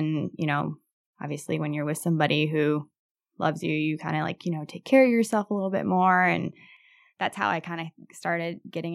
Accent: Michigan, United States; now in Bridgman, United States; Well, I was born and raised in Michigan. I went to school at Michigan. Go Blue.

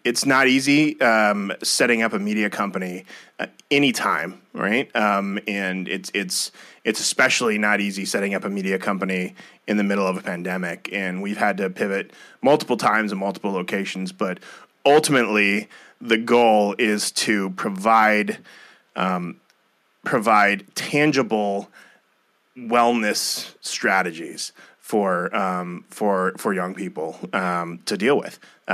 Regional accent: Midwest, United States; But my wife and I grew up in the Midwest, so getting the four seasons was going to be real important for us.

